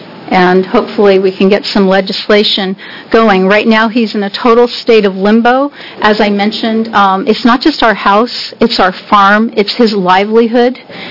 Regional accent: Madras, Oregon, United States; I'm from Madras, Oregon. It's in Jefferson County.

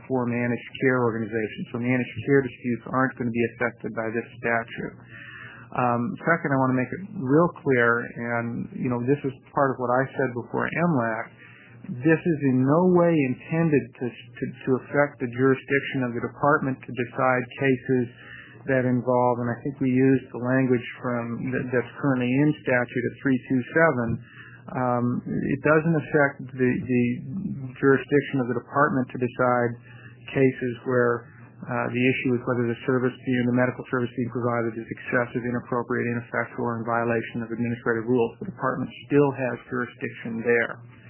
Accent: Eugene, Oregon, United States; I'm an attorney from Eugene.

